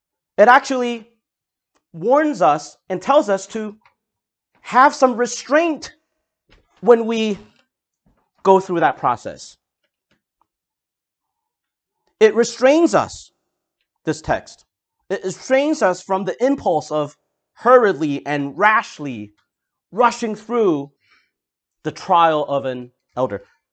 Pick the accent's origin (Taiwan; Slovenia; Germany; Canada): Taiwan; now in United States; I come from Taiwan. I was born there.